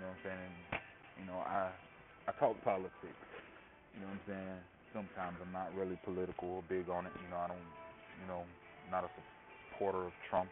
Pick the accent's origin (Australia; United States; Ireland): United States; West Palm Beach, Florida; now in Orlando, United States; I'm born and raised in West Palm Beach, where I grew up.